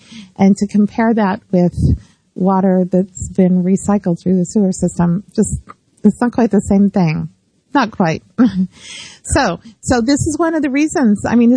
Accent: California, United States; I'm originally from California

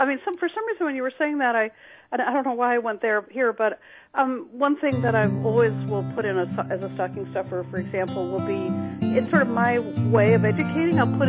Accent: New Hampshire, United States; I grew up in New Hampshire. I grew up in a town that was like those Budweiser ads where you have the big horses with a sleigh going through town and the snow. And so for us, we grew up on skis.

